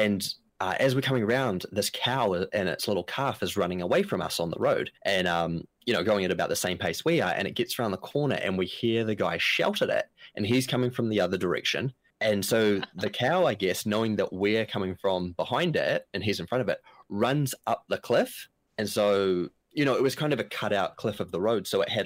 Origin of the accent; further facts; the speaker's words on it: Taupo, Waikato, New Zealand; Actually, where I grew up in Taupo in New Zealand